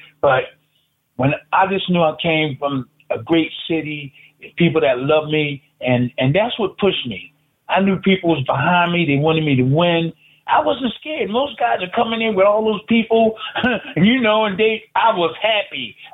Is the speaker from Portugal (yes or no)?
no; Philadelphia, Pennsylvania, United States; I came from Philadelphia. I wanted all my people to be everybody.